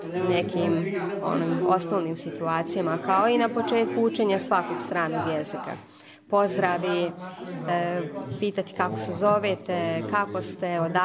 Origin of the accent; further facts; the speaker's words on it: Srbac, Republika Srpska, Bosnia & Herzegovina; dolazim iz Srpca.